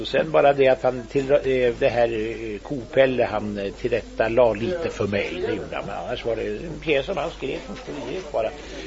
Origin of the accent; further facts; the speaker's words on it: Eskilstuna, Södermanland, Sweden; Jag kommer från Eskilstuna själv, så vi har ungefär samma dialekt.